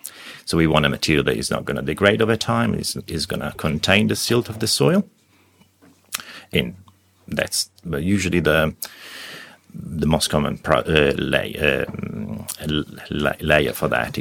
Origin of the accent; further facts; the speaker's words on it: Piedmont, Italy; I grew up in Italy, north of Italy, mm-hmm. and from a region called Piemonte, in a small farm, but with a very long tradition. So my family has been living in that piece of land and in the house for about seven generations.